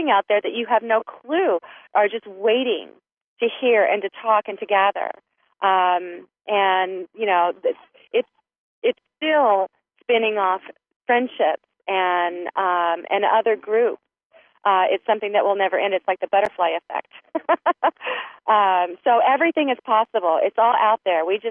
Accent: Frederick, Maryland, United States; And you know, I'm from the Frederick, Maryland area

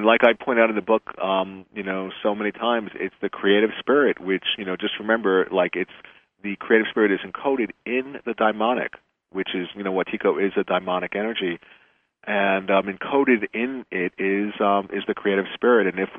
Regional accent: New York, United States; because I'm from New York, and that's a real possibility.

